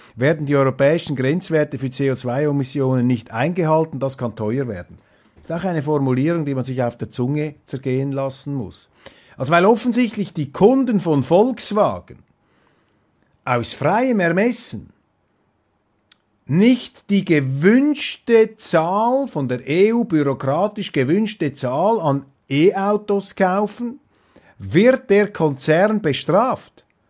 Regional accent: Saxony-Anhalt, Germany; verzeihen das jetzt als Sachsen-Anhaltiner, wenn das richtig formuliert ist

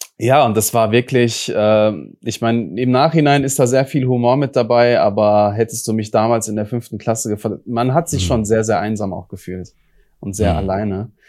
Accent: Duisburg, North Rhine-Westphalia, Germany; Also ich bin im Dichterviertel in Obermarxloh aufgewachsen und das ist so ein Stadtteil, also das ist die größte Arbeitersiedlung in Duisburg

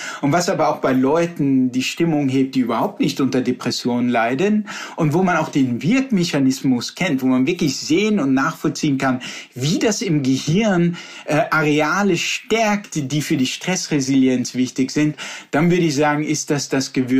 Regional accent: Rhineland-Palatinate, Germany; born there; Ich meine, ich komme ja auch aus einer langen Weintradition. Ich bin in der Pfalz geboren, war immer auf den Weinfesten.

